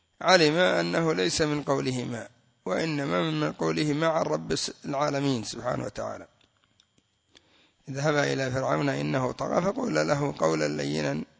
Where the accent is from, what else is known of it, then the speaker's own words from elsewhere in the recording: Yemen; عندنا في اليمن الشيخ الحجوري، ومشايخ كثر